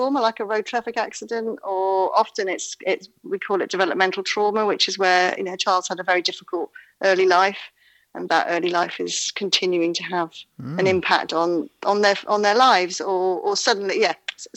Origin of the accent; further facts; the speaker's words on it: Wales, United Kingdom; moved away as an adult; now in Exeter, United Kingdom; I'm from Wales, so we don't know anything that's going on in England.